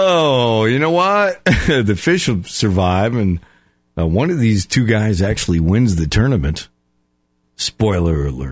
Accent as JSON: {"language": "English", "region": "Connecticut", "country": "United States", "tie": "born or raised there", "moved": "as an adult", "said": "It's because I grew up in Connecticut, but I moved down south in 89."}